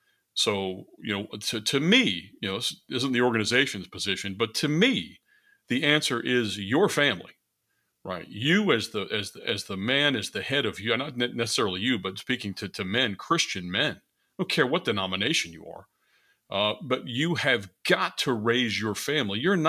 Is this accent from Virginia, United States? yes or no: yes; Virginia, United States; I mean, I grew up in Virginia.